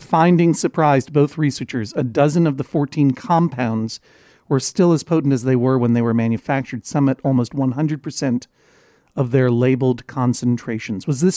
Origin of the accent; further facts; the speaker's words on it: Brookline, Massachusetts, United States; That was pure pandering to this court because Brookline is my hometown.